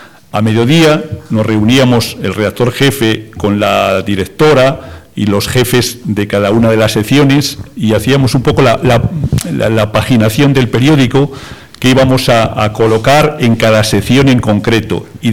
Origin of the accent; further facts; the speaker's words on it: Sanzoles, Castile and León, Spain; Cuando yo estaba en mi pueblo, en Sanzoles, pues recuerdo que con el tiempo que tenéis vosotros